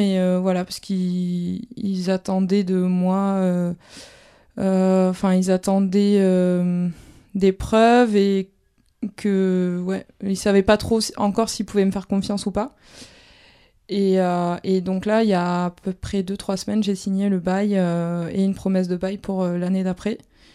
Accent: Albi, Occitanie, France; j'ai 27 ans, je suis originaire de Albi à côté de Toulouse

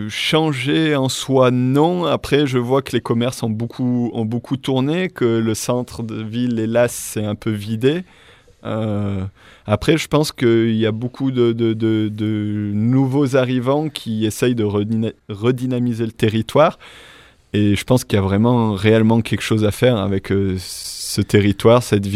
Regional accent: Firminy, Auvergne-Rhône-Alpes, France; Alors, je viens de la Loire. Du coup, je viens de la région de Saint-Étienne, à côté de Saint-Étienne, une ville qui s'appelle Firminy.

